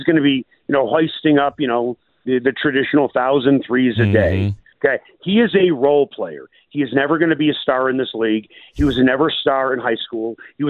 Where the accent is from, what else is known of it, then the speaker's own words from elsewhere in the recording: Chicago, Illinois, United States; I'm not saying this because I'm from Chicago.